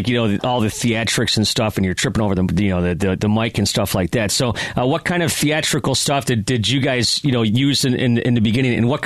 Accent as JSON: {"language": "English", "town": "Buffalo", "region": "New York", "country": "United States", "tie": "born or raised there", "said": "I grew up in Buffalo"}